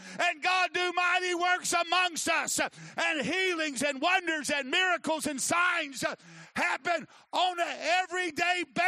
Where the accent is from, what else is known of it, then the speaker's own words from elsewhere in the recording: the South, United States; Now, I know they don't have these things to eat, but there ain't no, and I'm from the South